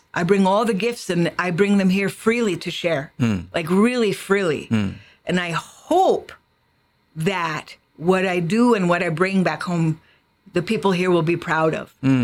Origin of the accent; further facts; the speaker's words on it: Vancouver, British Columbia, Canada; born there; I was born out West. I was born in Vancouver.